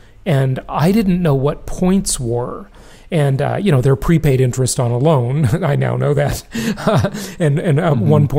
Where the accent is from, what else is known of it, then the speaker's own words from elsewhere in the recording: Los Angeles, California, United States; I grew up fairly poor in Los Angeles, California.